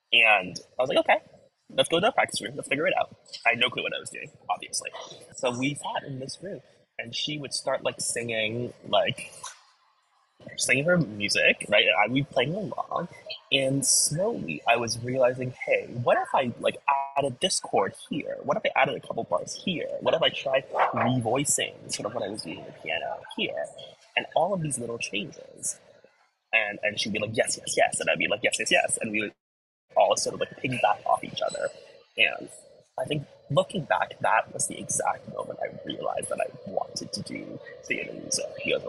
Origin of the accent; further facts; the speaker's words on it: Hong Kong; I grew up in Hong Kong, and Cantonese pop was a huge part of my life